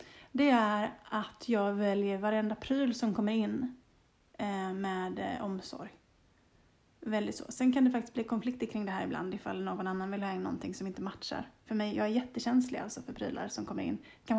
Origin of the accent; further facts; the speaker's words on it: Småland, Sweden; Så det är olika energier från där jag kommer ifrån i Småland jämfört med där vi bor nu i Skåne.